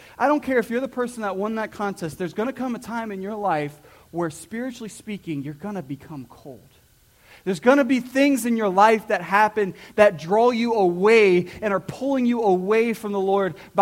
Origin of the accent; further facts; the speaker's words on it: Fort Myers, Florida, United States; we grew up in Fort Myers, so we're in Florida, okay? We're in warm, sunny Florida.